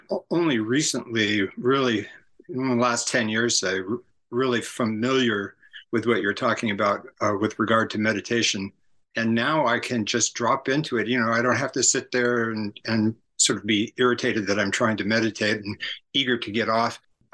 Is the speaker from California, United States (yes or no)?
yes; San Francisco, California, United States; my orientation is very much because of where I grew up in San Francisco area in the late 60s.